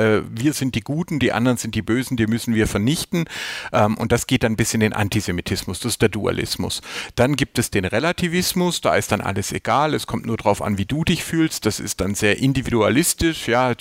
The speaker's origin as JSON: {"language": "German", "town": "Filderstadt", "region": "Baden-Württemberg", "country": "Germany", "tie": "born or raised there", "said": "bin dann im Bibelgürtel rund um Stuttgart aufgewachsen in Filderstadt, allerdings nicht religiös, also konfessionsfrei, wie man sagt, bin als junger Erwachsener Christ geworden, evangelischer Christ"}